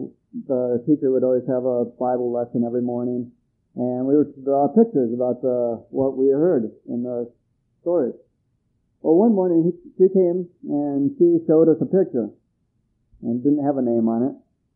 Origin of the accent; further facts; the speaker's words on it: Ecuador; I grew up in Ecuador. I was born and raised down there. And I went to school out in a jungle base out in the jungle in Limoncocha.